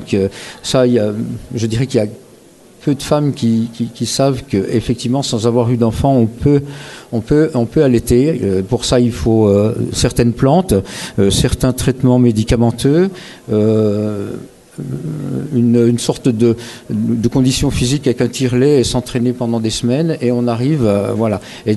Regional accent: Dole, Bourgogne-Franche-Comté, France; je suis jurassien d'origine de la région de Dole. et j'habite depuis plus de 20 ans entre Dole et Lons-le-Saunier à Chaumergy en Bresse jurassienne.

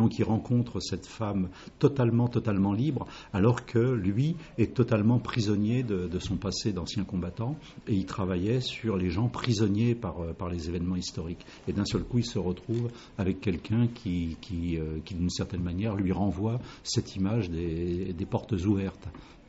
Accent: Saint-Denis, Île-de-France, France; born there; dans ma ville natale, Saint-Denis, là où il y a le Stade de France.

